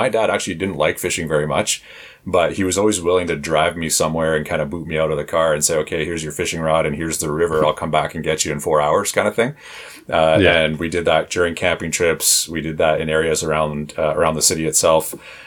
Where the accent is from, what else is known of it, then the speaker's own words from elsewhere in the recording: Toronto, Ontario, Canada; I grew up in Southern Ontario, in Toronto, right in the heart of what some people might call the hood.